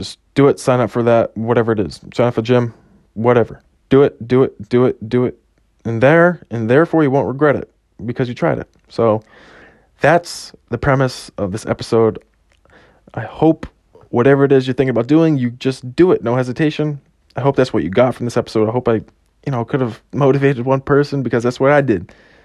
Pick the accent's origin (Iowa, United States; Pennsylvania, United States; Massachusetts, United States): Massachusetts, United States; I have been a lifelong Patriots fan because I'm from New England, Massachusetts.